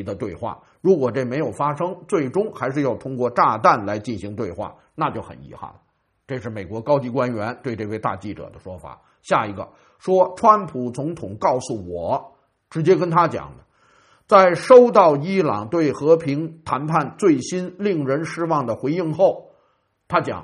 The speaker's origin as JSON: {"language": "Chinese", "region": "Beijing", "country": "China", "accent": "Beijing", "said": "用我们北京话说，连边都不挨着"}